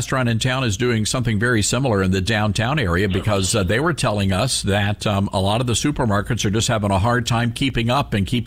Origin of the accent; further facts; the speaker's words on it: Memphis, Tennessee, United States; now in New York City, United States; even though I'm living in New York City now, I'm from Memphis, and I recently purchased KWAM, the news talk radio station.